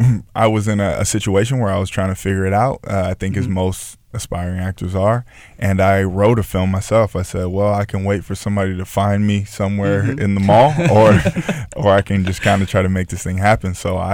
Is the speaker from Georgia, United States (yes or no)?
no; Rancho Cucamonga, California, United States; I'm from Rancho Cucamonga, so I didn't have to drive.